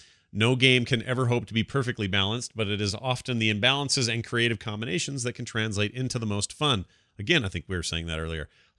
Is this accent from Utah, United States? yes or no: yes; Utah, United States; I'm from Utah. … I'm from Utah.